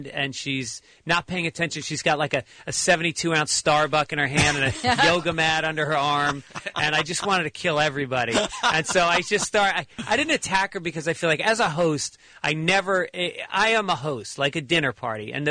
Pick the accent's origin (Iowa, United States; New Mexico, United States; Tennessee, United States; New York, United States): New York, United States; And his father was like two towns over from where I grew up in New York.